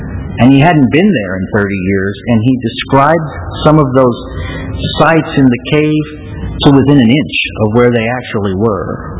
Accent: St. Louis, Missouri, United States; also born or lived in southern Illinois; Part of life where I grew up in St. Louis, and later, as an adult, when I moved to southern Illinois

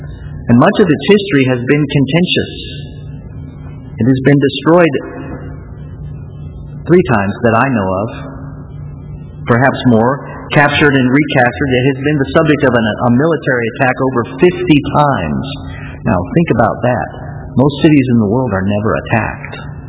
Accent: St. Louis, Missouri, United States; I'm from St. Louis, which is my home city, and is built just below the confluence of three rivers, the Missouri and the Illinois and the Mississippi.

